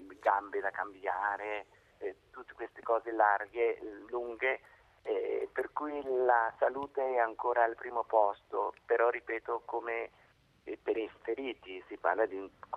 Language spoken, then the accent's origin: Italian; Bergamo, Lombardy, Italy; so che io sono di Bergamo, anche a Bergamo sono arrivati alcuni feriti da qua